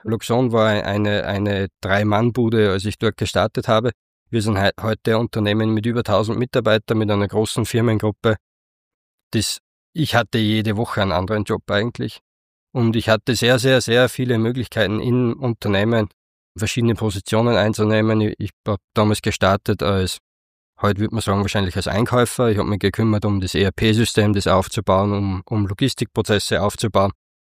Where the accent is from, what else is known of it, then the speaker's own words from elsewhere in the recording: Eigenschlegel, Upper Austria, Austria; Bin aufgewachsen in Eigenschlegel, bin dort eines von 3 Kindern, das jüngste, habe 2 ältere Schwestern. Ich würde sagen, ich bin so aufgewachsen, wie man am Land eben aufwächst